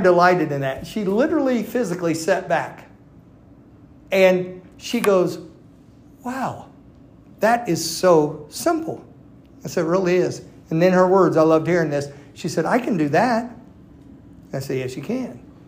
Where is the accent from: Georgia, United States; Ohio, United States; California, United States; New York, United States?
Ohio, United States; born there; I was born. Miami Valley Hospital, they know how. I was born on September 14th of 1964.